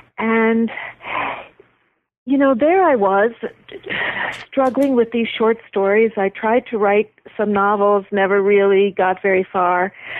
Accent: Buffalo, New York, United States; born or raised there

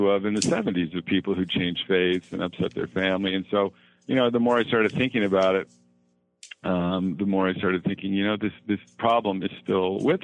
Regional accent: United States; based on my own experience as an American citizen, as a Mormon growing up

